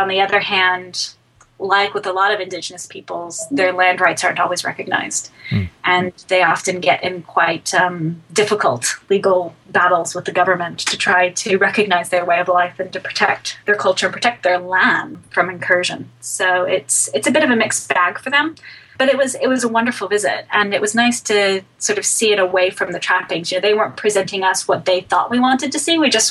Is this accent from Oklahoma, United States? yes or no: yes; Oklahoma, United States; And because of my background and because of where I'm from Oklahoma originally